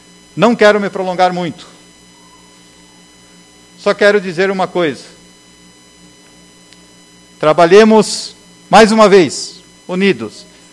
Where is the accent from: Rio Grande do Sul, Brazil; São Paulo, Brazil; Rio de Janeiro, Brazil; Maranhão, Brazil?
Rio Grande do Sul, Brazil; Engenho Velho; Eu nasci e me criei aqui em Engenho Velho.